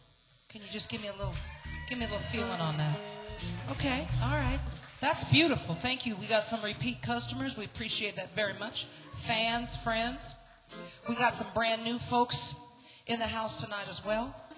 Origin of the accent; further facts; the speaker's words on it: Detroit, Michigan, United States; I'm originally from Detroit, Michigan, ladies and gentlemen.